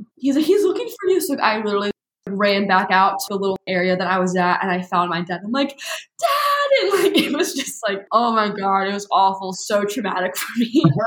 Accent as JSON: {"language": "English", "town": "Roanoke", "region": "Virginia", "country": "United States", "said": "So growing up, so I'm from Roanoke, Virginia. I don't know if any of y'all know where that is, but it's just a small town in Virginia."}